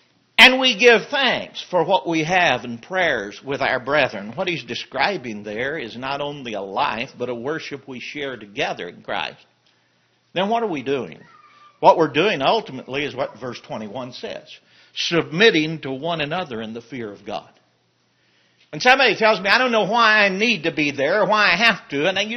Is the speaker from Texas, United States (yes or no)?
yes; Pampa, Texas, United States; I grew up in Pampa, Texas, and my mom and dad were going to a sound congregation there.